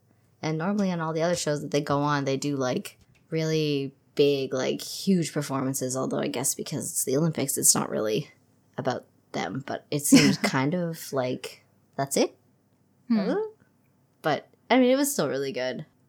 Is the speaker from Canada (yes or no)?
yes; Canada; I'm Canadian.